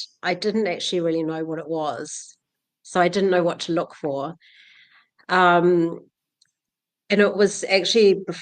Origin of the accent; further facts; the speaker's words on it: New Zealand; now in Bali, Indonesia; I'm originally from New Zealand